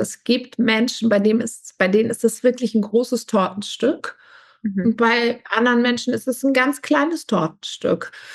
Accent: Hamburg, Germany; ich komme wirklich aus dem hohen Norden. Ich komme nämlich aus Hamburg.

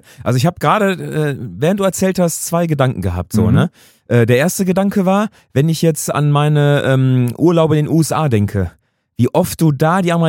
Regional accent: Germany; Und ich finde das voll okay, zu zeigen, ey, ich bin Deutscher.

